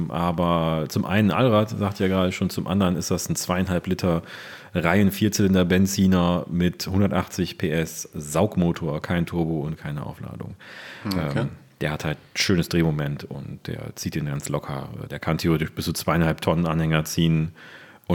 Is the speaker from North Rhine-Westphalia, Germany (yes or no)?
yes; Cologne, North Rhine-Westphalia, Germany; für so mich als Kölner Buchtmenschen ist das halt schön, weil das halt Natur ist und ein bisschen bergig und so.